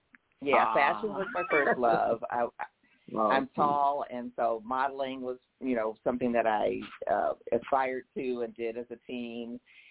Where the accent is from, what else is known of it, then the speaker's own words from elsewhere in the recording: Detroit, Michigan, United States; also born or lived in Washington, D.C.; now in Raleigh, United States; Well, right now I live in Raleigh, North Carolina. I'm originally from the Detroit, Michigan area, and I spent most of my career in the Washington, D.C. metropolitan area, the DMV, as everybody calls it.